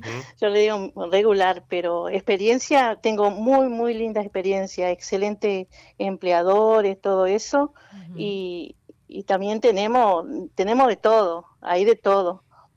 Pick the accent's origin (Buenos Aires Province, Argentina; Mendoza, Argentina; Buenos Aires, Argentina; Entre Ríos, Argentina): Entre Ríos, Argentina; Villaguay; born there; nací en Villaguay, ahora tengo mi casa.